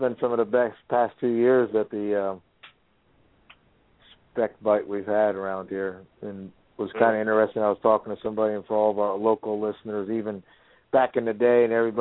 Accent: Virginia, United States; I say that when I was in Florida working this past winter and I'd mention to anybody that I was from Virginia

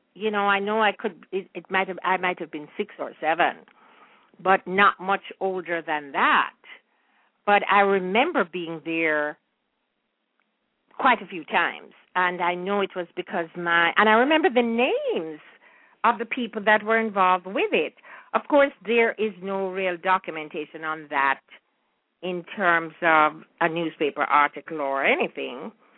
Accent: Jamaica; a lot of things that we even enjoyed in our time growing up in Jamaica, we really never know the depth

